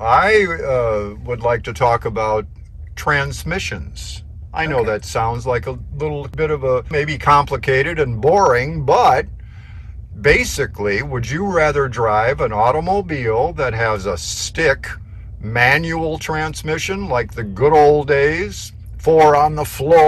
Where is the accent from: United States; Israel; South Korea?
United States; Michigan; now in California, United States; I mean, I'm from Michigan, and I'm sorry, but it looks a lot better.